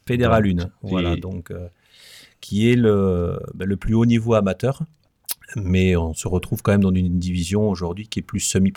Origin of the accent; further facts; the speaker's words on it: Grand Est, France; moved away; moi je suis lorrain d'origine, et je suis arrivé donc il y a 15 ans dans la région